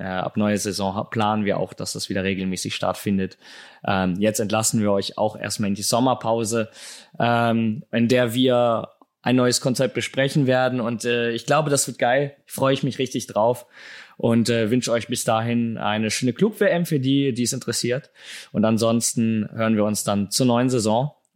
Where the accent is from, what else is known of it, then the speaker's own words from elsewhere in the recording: Italy; wenn wir eine Sache gelernt haben als Italiener